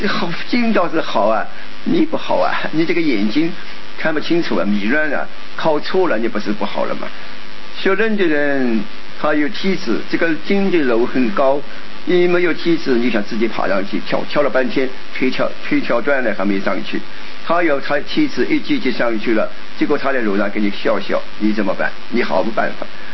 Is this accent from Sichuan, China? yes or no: yes; Sichuan, China; 我们四川人就是什么，是一个什么，是四川一个什么武山峡是吧？